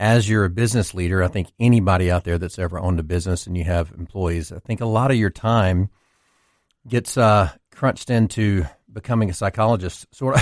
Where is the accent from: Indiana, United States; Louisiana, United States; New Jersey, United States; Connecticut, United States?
Louisiana, United States; I grew up in Louisiana without a father, had a mother that had three boys